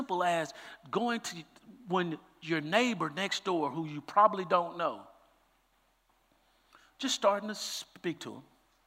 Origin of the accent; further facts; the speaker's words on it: Dallas, Texas, United States; You talk about uncomfortable? I'm from Oak Cliff. How did I end up here?